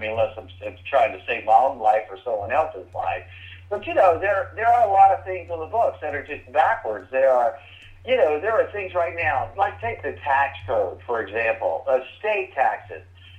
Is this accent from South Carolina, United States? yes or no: yes; South Carolina, United States; now in Texas, United States; yes, I'm a Texan. I live in Texas. I grew up in South Carolina. Spent 20 years in the Navy.